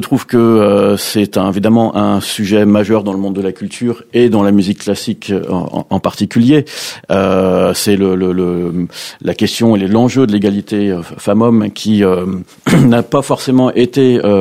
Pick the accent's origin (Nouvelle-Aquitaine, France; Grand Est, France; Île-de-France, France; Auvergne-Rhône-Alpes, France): Île-de-France, France; Saint-Denis; je viens de Saint-Denis et je vais y retourner en train